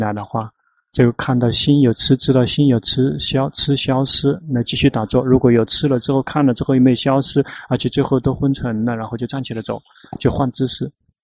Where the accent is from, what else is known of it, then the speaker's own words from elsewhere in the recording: Thailand; Chinese is a second language; 比如我们泰国人害怕话筒